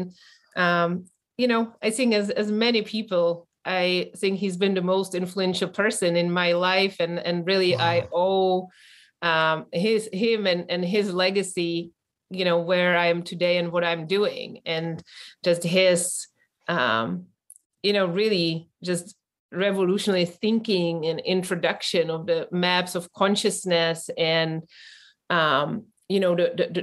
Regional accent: Czechia; So I come originally from the Czech Republic. And so I grew up under the communist regime.

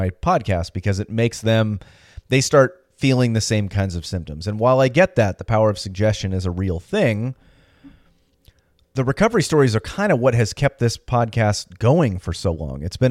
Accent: Chico, California, United States; And this year we're going to head to Bend, Oregon, Chico, California, which is my hometown, and that'll be cool.

